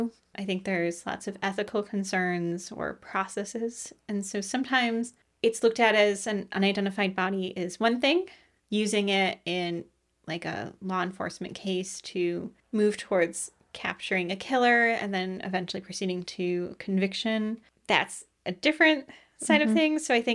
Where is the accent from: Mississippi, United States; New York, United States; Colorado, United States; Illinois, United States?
New York, United States; because I had actually not heard of these towns as a New Yorker